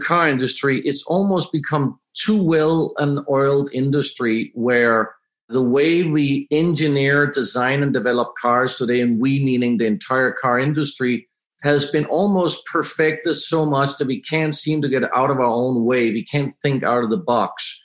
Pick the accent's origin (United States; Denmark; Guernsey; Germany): Denmark; English is a second language; in Denmark, I grew up in Denmark. There was no car industry, no car designers.